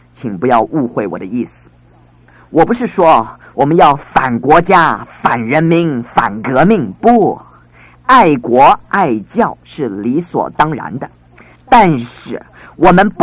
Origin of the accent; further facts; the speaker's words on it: China; 我们是中国人，爱自己的国家，爱自己的人民